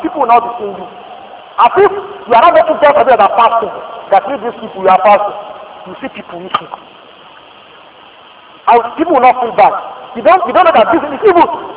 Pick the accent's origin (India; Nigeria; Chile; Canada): Nigeria; I will speak, act, behave, and I think interact first as a Nigerian before any other thing.